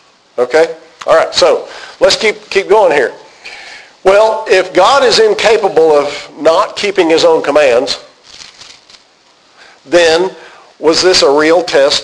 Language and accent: English; Plainview, United States; It's that Plainview connection. That's right. We grew up in Plainview. We understand each other.